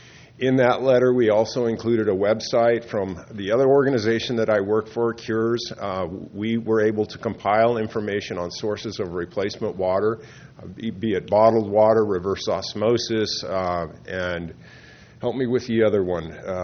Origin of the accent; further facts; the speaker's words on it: California, United States; I know I come from the Central Valley and are somewhat familiar with our program.